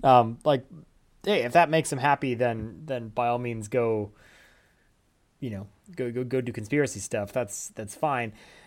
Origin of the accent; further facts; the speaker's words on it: Spain; I'm from Spain